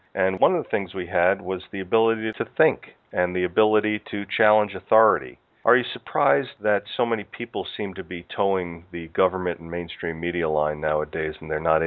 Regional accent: New Jersey, United States; growing up in the United States in the northeast part of the country, we grew up what's now a very populated state, New Jersey.

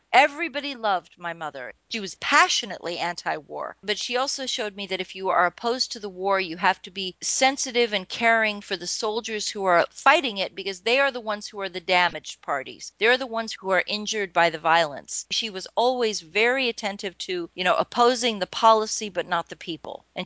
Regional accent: Oklahoma, United States; born there; Born in Oklahoma, though I don't remember it. I've been to Oklahoma. They've told me I was born there.

